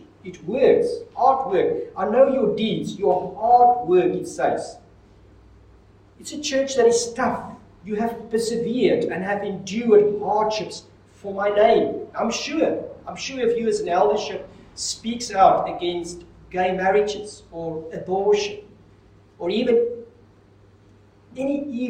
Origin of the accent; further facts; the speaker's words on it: Kroonstad, Free State, South Africa; I'm coming from Kroonstad, studied in Bloemfontein.